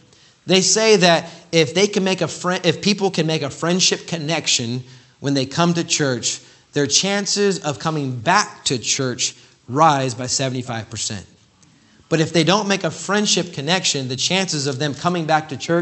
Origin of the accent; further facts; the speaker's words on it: California, United States; it's a total different realm, you could say, of Baptist churches than where I grew up in California and that side of the coast.